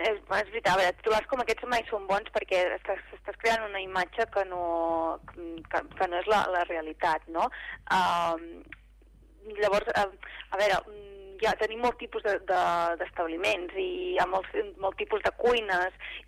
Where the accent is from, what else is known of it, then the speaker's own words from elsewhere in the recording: Mont-ras, Catalonia, Spain; Nosaltres hem vingut aquí tota la vida. Jo sóc de Mont-ras